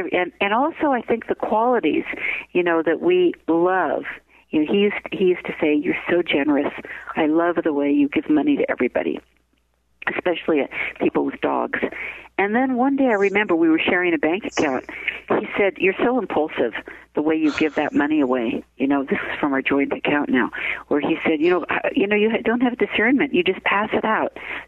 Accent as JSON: {"language": "English", "town": "San Francisco", "region": "California", "country": "United States", "said": "I'm from San Francisco. I still think the … is a hotel."}